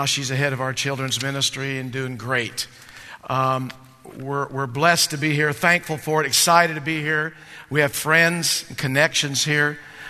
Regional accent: Spokane, Washington, United States; You know, we're from Spokane, and it's quite a ways from here.

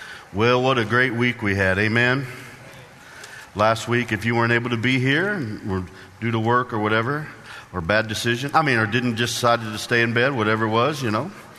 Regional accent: Illinois, United States; I grew up in Illinois, so the border states, you have to dig them.

